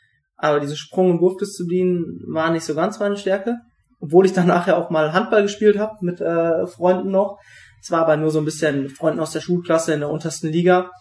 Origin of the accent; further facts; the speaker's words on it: North Rhine-Westphalia, Germany; now in Butzbach, Germany; Ich komme aus NRW, wohne aber mittlerweile in Hessen. Also ich sitze gerade in Butzbach in Hessen in der Nähe von Frankfurt.